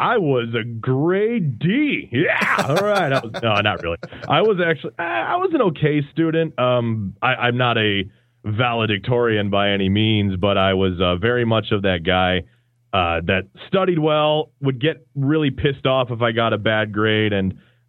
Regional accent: Grand Rapids, Michigan, United States; born there; But no, I'm totally born in Grand Rapids, Michiga

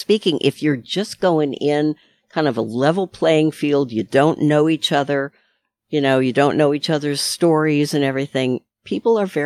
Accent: California, United States; I came from the Bay Area, which is not New York City

